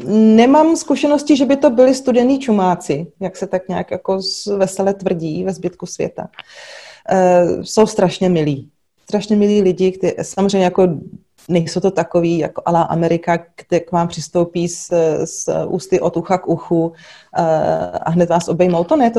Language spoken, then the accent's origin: Czech; Prague, Czechia; jsem prostě rodilej Pražák